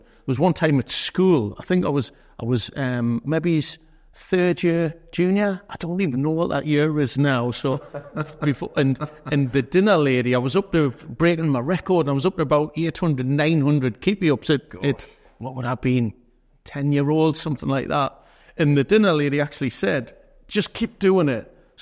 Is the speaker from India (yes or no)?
no; Gateshead, North East England, United Kingdom; accent: Geordie; now in Sunderland, United Kingdom; Geordie come in, So Gateshead, even though I live in Sunderland now.